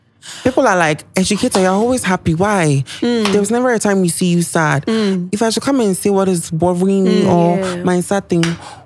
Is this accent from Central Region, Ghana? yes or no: yes; Agona Swedru, Central Region, Ghana; Agna Swedi.